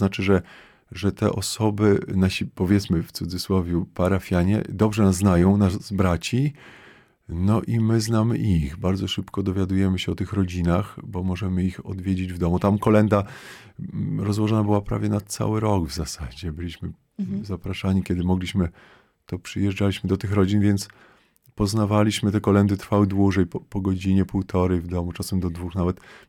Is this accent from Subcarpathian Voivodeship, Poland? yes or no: no; Lublin, Lublin Voivodeship, Poland; born there; Ja w ogóle pochodzę też z diecezji lubelskiej, urodziłem się w Lublinie